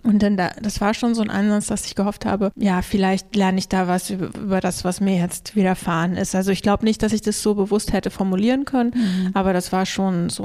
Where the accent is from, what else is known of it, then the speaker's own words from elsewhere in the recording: Eisenhüttenstadt, Brandenburg, Germany; dass diese Freiheit sich bei uns in Eisenhüttenstadt wirklich eher als so totale graue Orientierungslosigkeit, Hoffnungslosigkeit und Unsicherheit darstellte